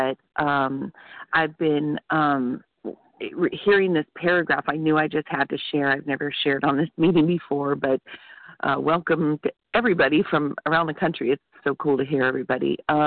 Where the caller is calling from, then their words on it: California, United States; California.